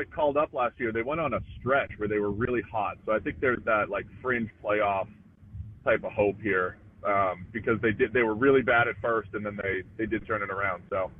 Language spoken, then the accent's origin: English; Boston, Massachusetts, United States; I grew up in Boston, so late 80s, Red Sox.